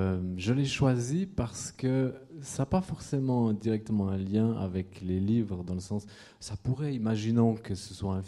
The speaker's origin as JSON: {"language": "French", "region": "Fribourg", "country": "Switzerland", "tie": "born or raised there", "also_born_or_lived": "Châtel-Saint-Denis / Romont", "said": "je suis né à Châtel-Saint-Denis, ensuite j'ai habité un temps dans un petit village tout près de Romont. Ensuite, je suis venu habiter à Fribourg, oui."}